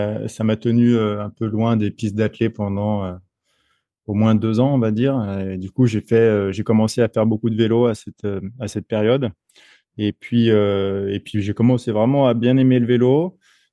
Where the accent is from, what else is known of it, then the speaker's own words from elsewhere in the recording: Annecy, Auvergne-Rhône-Alpes, France; now in La Réunion, France; Je suis originaire d'Annecy.